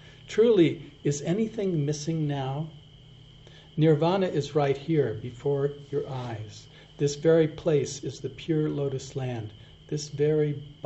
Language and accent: English; Switzerland; English is a second language; growing up in Europe and in Switzerland in a little village